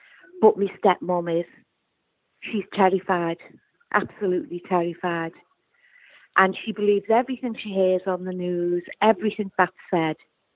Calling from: Liverpool, North West England, United Kingdom; Liverpool.

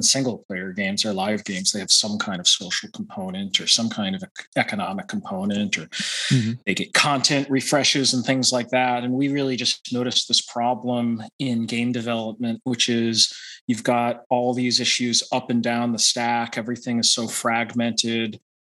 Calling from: Boston, Massachusetts, United States; I'm in the East Coast around Boston.

